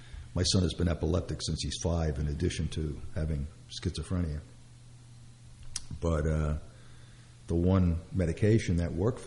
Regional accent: Brooklyn, New York, United States; Well, I grew up in Brooklyn, so you didn't have to go far to see people.

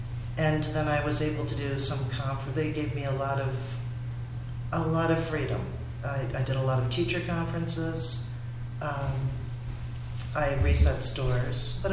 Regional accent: Scotch Plains, New Jersey, United States; also born or lived in Hunterdon County; I was raised in Scotch Plains in Union County. My parents transferred us to Hunterdon County in 1971 in Stanton, which is absolutely lovely.

